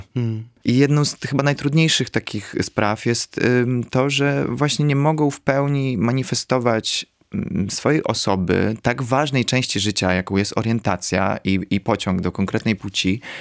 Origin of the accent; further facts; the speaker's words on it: Lublin, Lublin Voivodeship, Poland; wychowywałem się w konserwatywnej rodzinie w Lublinie